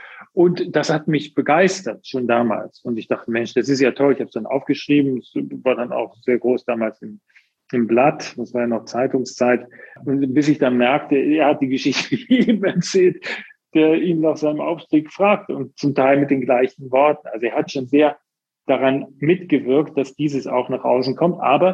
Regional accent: Bonn, North Rhine-Westphalia, Germany; born there; Ja, ich bin auch Rheinländer. Ich bin geboren in Bonn und war zuletzt viel in Köln auch.

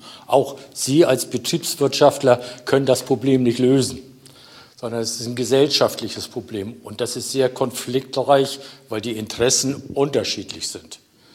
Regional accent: Schleswig-Holstein, Germany; Aber ich komme ehemals aus Schleswig-Holstein

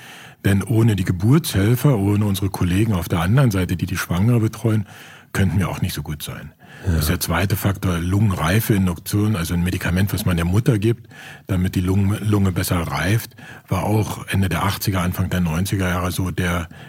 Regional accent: East Germany, Germany; ich komme aus der DDR

